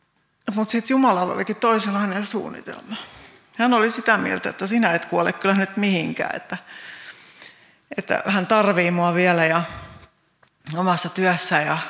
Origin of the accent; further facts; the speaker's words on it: Southern Ostrobothnia, Finland; also born or lived in Gothenburg, Sweden; ja olen Pohjanmaalta kotoisin, vaikka kävin Ruotsissa Göteborgissa syntymässä, mutta mun äiti on härmäläinen, oikein härmähäijy ja isänkin sukujuuret on Härmässä